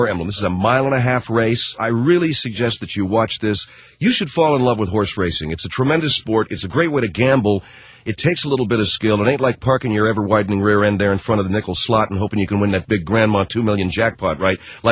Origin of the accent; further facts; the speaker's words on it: Arcadia, California, United States; I grew up within just blocks of one of the world's great tracks, Santa Anita. I grew up in Arcadia, California